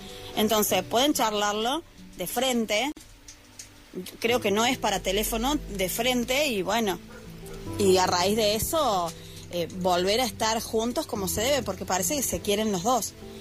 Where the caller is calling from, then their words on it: Argentina; desde Argentina.